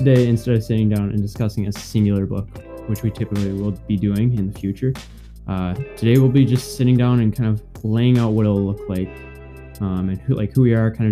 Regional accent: River Falls, Wisconsin, United States; I grew up in River Falls, Wisconsin.

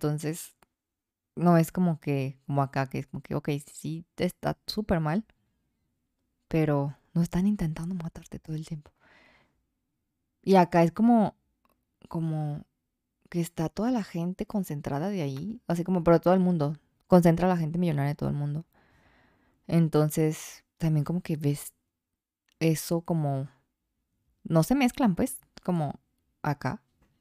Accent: Jalisco, Mexico; also born or lived in Zapopan; tal vez porque soy de Jalisco.

